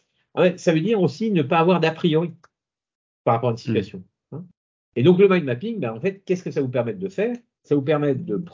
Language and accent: French; France; Nous sommes français, donc nous sommes cartésiens.